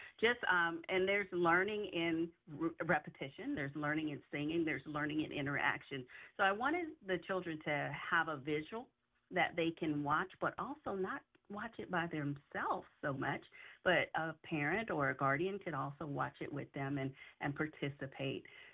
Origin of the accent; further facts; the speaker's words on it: Miami, Florida, United States; It was 8 children and mom and dad, so 10 of us in a household, and we grew up in South Florida and Miami.